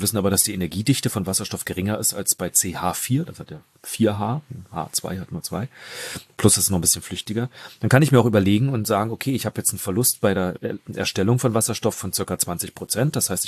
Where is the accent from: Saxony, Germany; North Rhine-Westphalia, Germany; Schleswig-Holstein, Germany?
Schleswig-Holstein, Germany; Norderstedt; ich komme aus Norderstedt oder habe dort mein Wahlkreis.